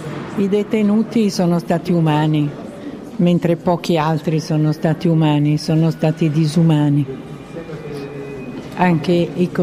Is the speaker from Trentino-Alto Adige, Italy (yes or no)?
no; Milan, Lombardy, Italy; per una milanese di 13 anni, nata e cresciuta a Milano da genitori milanesi